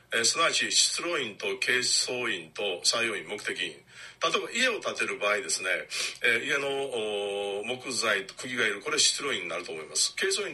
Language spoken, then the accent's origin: Japanese; Kyoto, Japan; born there; 私は京都に生まれて20年間世界を見て